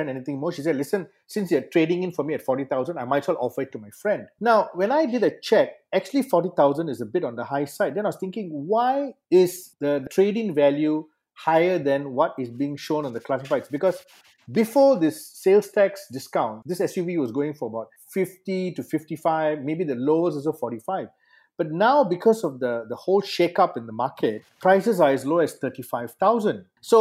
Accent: India; I'm Indian

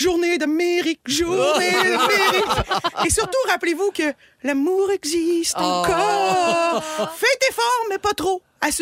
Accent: Quebec, Canada; Nous sommes Québécois.

